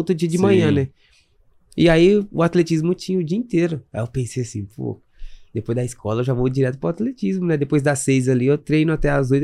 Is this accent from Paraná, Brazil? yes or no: no; Paraguaçu Paulista, São Paulo, Brazil; now in Campinas, Brazil; Eu saí de Paraguaçu Paulista e fui morar em Campinas.